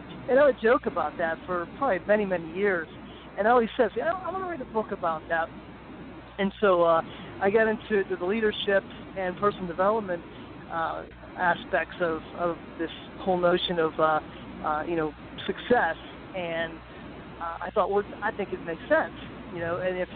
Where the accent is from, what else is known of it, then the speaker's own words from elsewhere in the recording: Pittsburgh, Pennsylvania, United States; I'm from Pittsburgh, and we didn't get the snow either